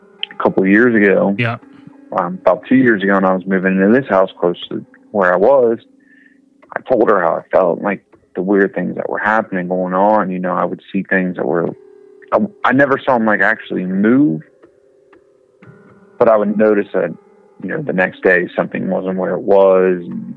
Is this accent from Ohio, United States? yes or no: yes; Cincinnati, Ohio, United States; I was from Cincinnati. I was saying that it was rigged and all